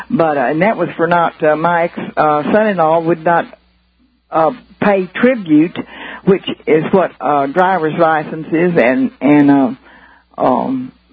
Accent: Texas, United States; now in West Virginia, United States; I'm 81 years old. I'm a Texan. I'm living in West Virginia. But I've had my land taken from me in Texas many years ago

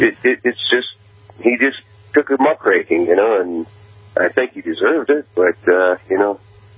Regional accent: Michigan, United States; I'm sort of jaded in that, too, because I'm from West Michigan

